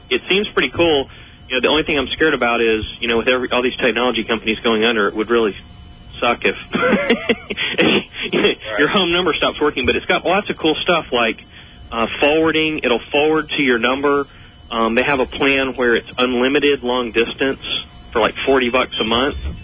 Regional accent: Atlanta, Georgia, United States; I was going to say that I'm actually from Atlanta, and we did this 10-digit dialing thing quite a few years ago. And currently, anywhere in Atlanta, there's three area codes

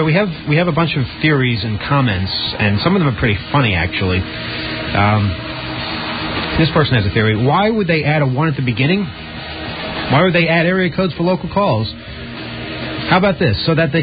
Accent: Brazil; I'm from Brazil.

